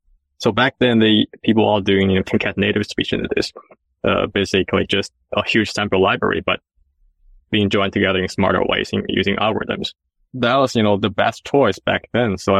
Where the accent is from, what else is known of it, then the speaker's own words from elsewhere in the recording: Shanghai, China; moved away as an adult; now in United States; I grew up in Shanghai and went to University of Illinois, but I never graduated.